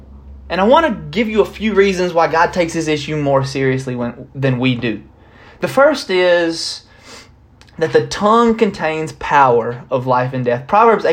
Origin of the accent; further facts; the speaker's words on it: United States; I have freedom of speech as an American